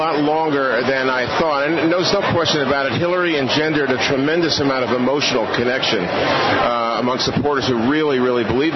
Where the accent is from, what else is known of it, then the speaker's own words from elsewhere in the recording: New York, United States; from New York.